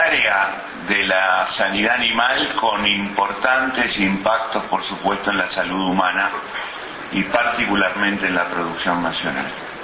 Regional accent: Uruguay; celebro como uruguayo este centenario

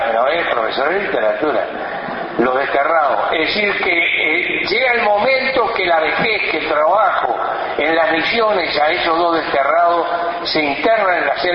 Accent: Uruguay; somos uruguayos allí donde estemos.

